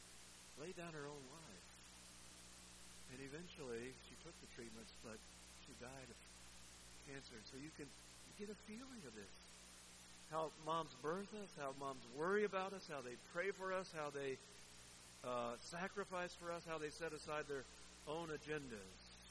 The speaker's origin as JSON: {"language": "English", "town": "Mingo", "region": "Ohio", "country": "United States", "tie": "born or raised there", "said": "drove back up to the my hometown, but a big metropolis of Mingo, Ohio, which has 90 people in it. And we grew up outside that."}